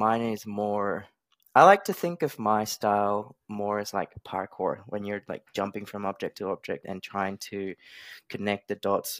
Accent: Australia; now in United States; So I'm from Australia. I'm currently living in the US.

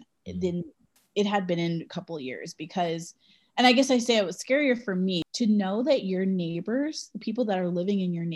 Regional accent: Los Angeles, California, United States; also born or lived in New York / San Francisco; I grew up in Los Angeles and the only other city besides New York and LA that I've lived in is San Francisco. So like, I don't know from rural America

